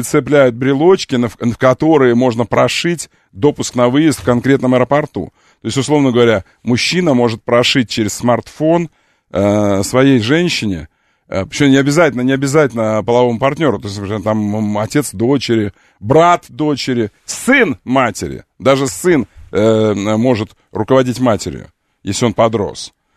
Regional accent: Ukraine; Я могу так говорить, извините, потому что я сам украинец.

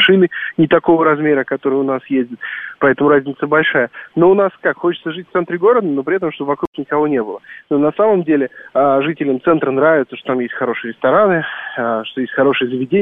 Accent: Moscow, Russia; как для приезжих, скажем так, приезжих, да, как я из Бирюлёва, так и для местных это тоже оказалось сюрпризом.

